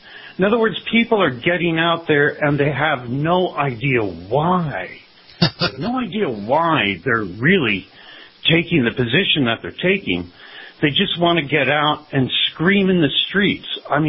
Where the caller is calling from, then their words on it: Las Vegas, Nevada, United States; I'm calling from Las Vegas, Nevada.